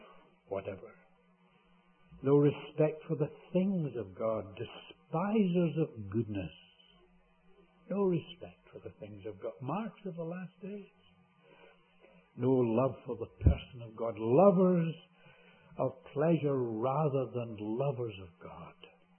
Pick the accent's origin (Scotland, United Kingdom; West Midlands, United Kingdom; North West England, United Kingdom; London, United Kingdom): Scotland, United Kingdom; being a Scot